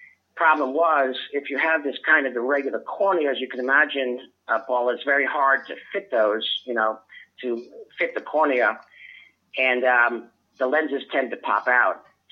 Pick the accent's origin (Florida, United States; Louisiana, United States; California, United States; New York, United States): New York, United States; basically, I grew up on Long Island out in New York, then went down to Duke University